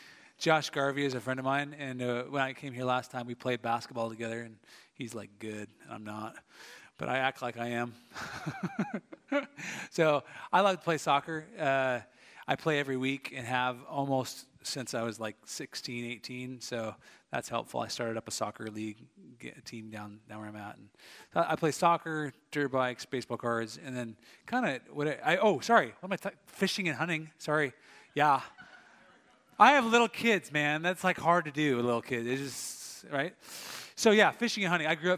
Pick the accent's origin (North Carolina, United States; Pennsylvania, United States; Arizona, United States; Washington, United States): Washington, United States; Tacoma; So I grew up near Seattle, Tacoma. It says there's 52 inches a year, and it says there's only 35 inches of rain here.